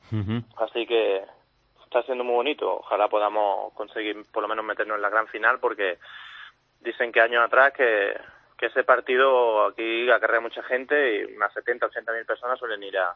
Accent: Spain; Nosotros también, pues somos 3 españoles en este mismo equipo.

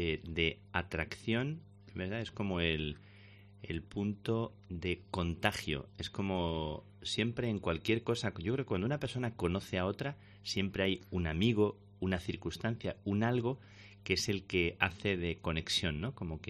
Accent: Plasencia, Extremadura, Spain; Como yo luego no tengo ningún pudor en hacer propaganda ni de mi tierra, ni de Plasencia, ni del Valle del Jerte, ni de la Cereza

